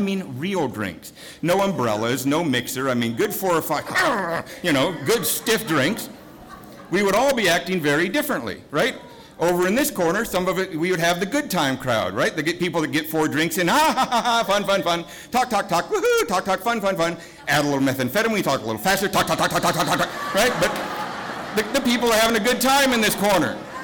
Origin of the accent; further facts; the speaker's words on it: Seattle, Washington, United States; also born or lived in Helena, United States / Southeast Asia; We lived in Seattle by this time. I was born in Helena, Montana, spent most of my childhood in Southeast Asia. And then by this time, I got to Seattle when I was 10.